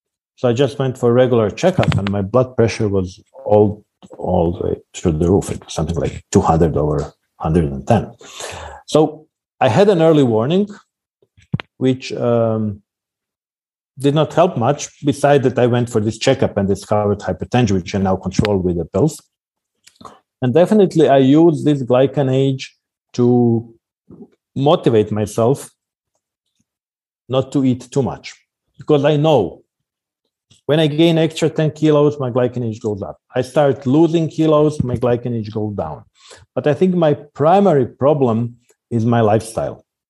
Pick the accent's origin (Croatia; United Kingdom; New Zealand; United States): Croatia; first language Croatian; English is a second language; I also post a lot of on Facebook, but I do it on Croatian language in my home country.